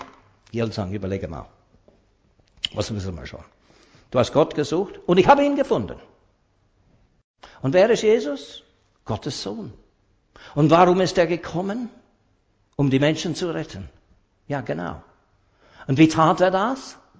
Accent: Canada; mir als Kanadier ging es auch so.

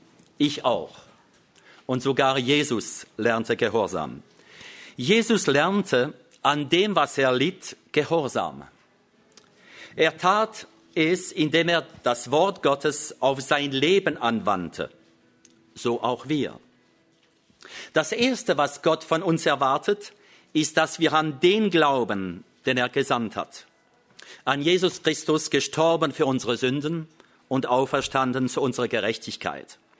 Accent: Grand Est, France; ich wohne in einer wunderschönen Gegend. Ihr kommt oft rüber zu uns über den Rhein, um Flammenkuchen zu essen. Ich komme aus der Gegend von Straßburg. Also meine Mutter ist Französin und mein Vater war Deutscher.

